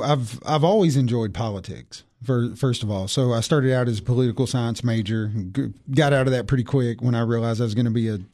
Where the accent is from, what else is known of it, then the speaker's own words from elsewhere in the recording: Tennessee, United States; I was born and raised in White County. I graduated White County High School in 2008, played varsity basketball in White County